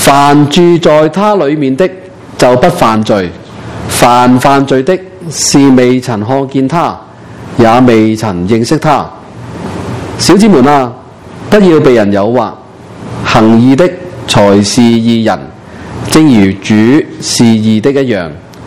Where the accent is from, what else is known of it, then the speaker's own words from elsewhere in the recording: China; 以前我们中国人呢有什么契、啊、契仔契什么的是不是